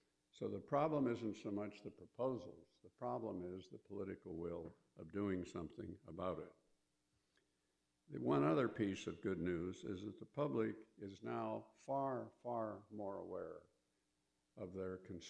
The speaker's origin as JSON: {"language": "English", "region": "Nebraska", "country": "United States", "tie": "born or raised there", "said": "I was brought up in Nebraska, and we used to hunt for pheasants and turkeys."}